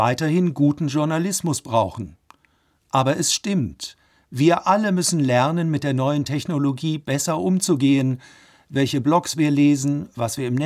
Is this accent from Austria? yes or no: no; United Kingdom; German is a second language; Ich bin in Großbritannien aufgewachsen. In meiner Jugend konnte